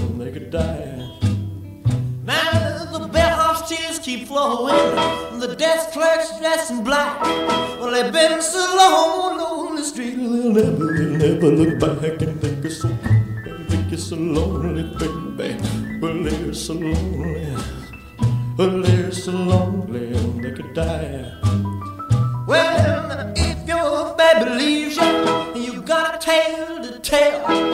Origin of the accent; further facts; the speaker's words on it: Copenhagen, Capital Region of Denmark, Denmark; Men jeg er vokset op på Vesterbro i København